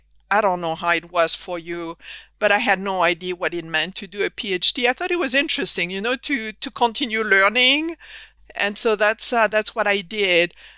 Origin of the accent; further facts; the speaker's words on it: southern France, France; accent: French; English is a second language; now in United States; Well, I'm very much from the southern part of France, as you can tell from my funny accent. But as you know, I've lived in the US for most of my life.